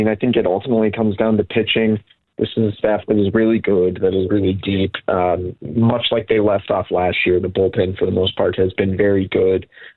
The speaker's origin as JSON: {"language": "English", "region": "Texas", "country": "United States", "tie": "born or raised there", "said": "I grew up in Texas. We didn't care about stuff like that."}